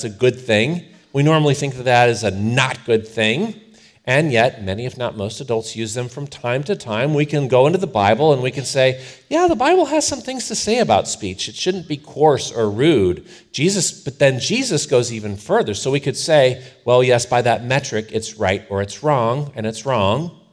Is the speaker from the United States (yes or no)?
yes; Cleveland, Ohio, United States; listen, I grew up in Cleveland, friends.